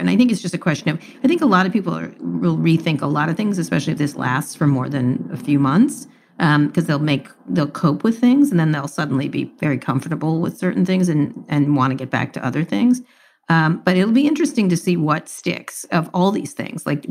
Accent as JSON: {"language": "English", "town": "Princeton", "region": "New Jersey", "country": "United States", "tie": "born or raised there", "said": "Do you know I grew up in Princeton, New Jersey?"}